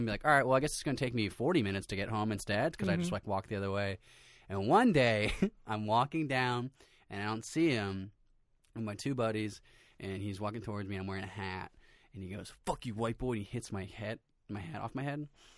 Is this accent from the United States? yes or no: yes; Sunland, California, United States; So in my hometown, Sunland, there's a skate park that we used to go all the time